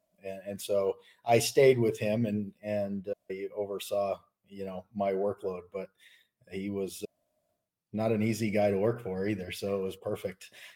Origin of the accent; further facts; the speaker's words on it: Jacksonville, Florida, United States; now in South Dakota, United States; I grew up in Jacksonville, Florida. So started school down there and ended up moving back to South Dakota is where my family's always been from. That's where I live now.